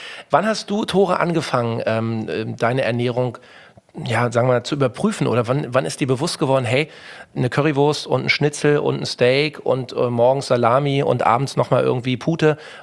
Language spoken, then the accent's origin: German; Berlin, Germany; als Berliner